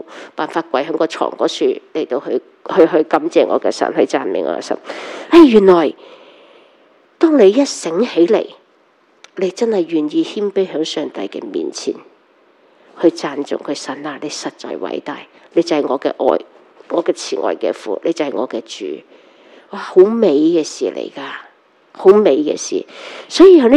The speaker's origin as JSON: {"language": "Chinese", "country": "Hong Kong", "said": "如果在我们香港，我们中国人几点是黎明啊？"}